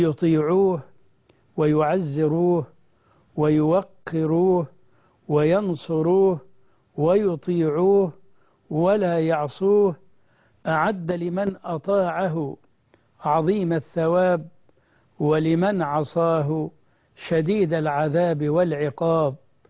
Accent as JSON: {"language": "Arabic", "country": "Egypt", "said": "بلدنا مصر"}